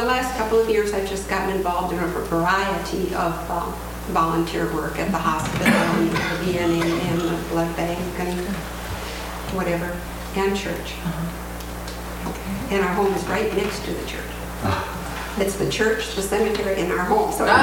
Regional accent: Wisconsin, United States; I guess I come from Wisconsin, far away from all of you.

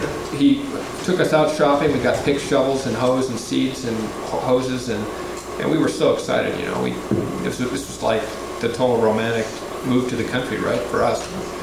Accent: Mercer Island, Washington, United States; We grew up on Mercer Island, a suburb of Seattle, right?

